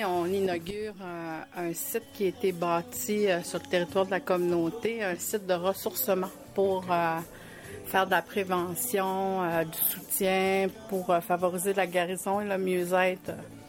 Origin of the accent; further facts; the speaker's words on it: Mashteuiatsh, Quebec, Canada; now in Côte-Nord, Canada; Non, moi je suis originaire de Machtouyats. Je suis immigrée sur la Côte-Nord.